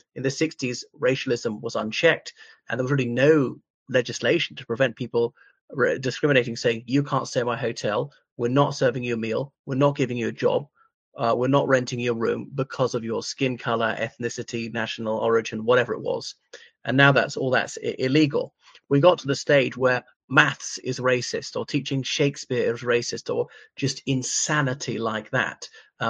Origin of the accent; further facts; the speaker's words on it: Ireland; from Ireland.